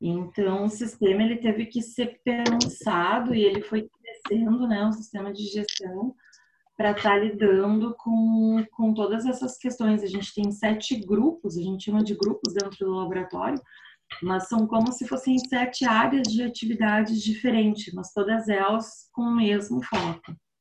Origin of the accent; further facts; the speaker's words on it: Porto Alegre, Rio Grande do Sul, Brazil; Eu sou de Porto Alegre, né?